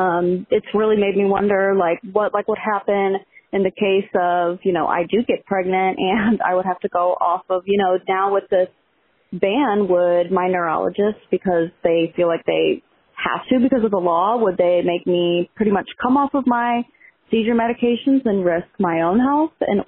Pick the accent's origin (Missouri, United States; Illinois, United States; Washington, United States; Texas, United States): Missouri, United States; I'm from Missouri, lived in Missouri my whole life.